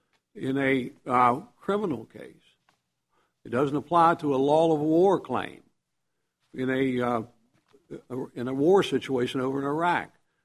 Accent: West Virginia, United States; I'm from West Virginia, too.

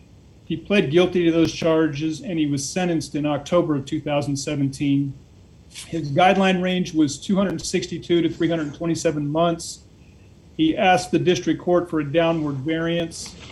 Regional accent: Raleigh, North Carolina, United States; I hail from Raleigh, North Carolina.

